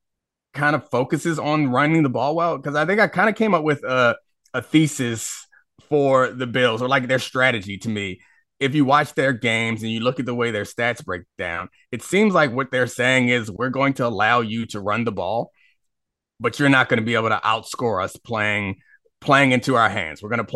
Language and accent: English; Baltimore, Maryland, United States; now in Washington, United States; But I grew up in Baltimore, which is more black than D.C., but not nearly as professional and successful